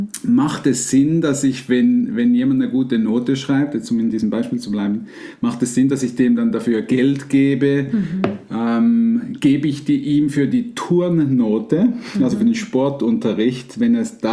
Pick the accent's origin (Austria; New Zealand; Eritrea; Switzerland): Switzerland; das wäre bei uns in der Schweiz nicht so toll